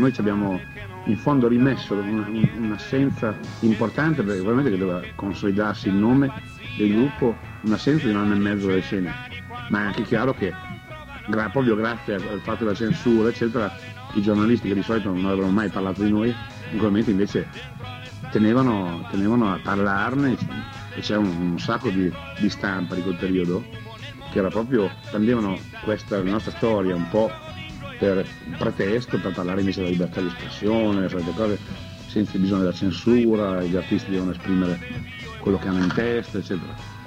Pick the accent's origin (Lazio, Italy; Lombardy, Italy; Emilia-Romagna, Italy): Emilia-Romagna, Italy; Reggio Emilia; noi siamo essenzialmente le teste quadre, siamo reggiani